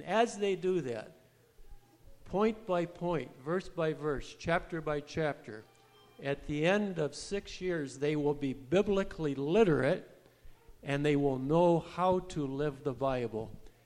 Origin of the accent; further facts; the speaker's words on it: California, United States; also born or lived in Iowa; When we were living in California, that's where I'm from, but I was born in Iowa, we came every other summer.